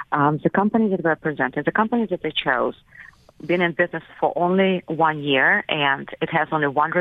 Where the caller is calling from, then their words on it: Florida, United States; I'm calling from Florida. We have a condo in Altamont Springs.